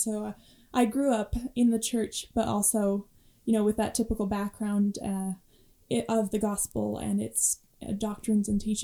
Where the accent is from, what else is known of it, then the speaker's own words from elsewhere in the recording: Hawaii, United States; now in Utah, United States; So I'm from Hawaii originally and I grew up there. I have 2 elder sisters. They both attended BYU. So I ended up coming over to Utah, to Provo area, to go to BYU.